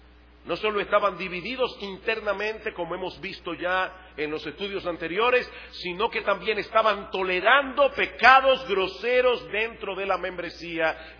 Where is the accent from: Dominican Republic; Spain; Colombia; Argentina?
Dominican Republic; antes que dominicanos, nosotros somos cristianos.